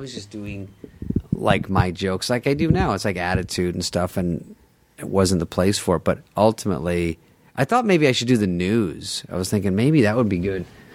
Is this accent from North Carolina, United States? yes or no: no; Arizona, United States; I'm from Arizona. I have long blonde white hair.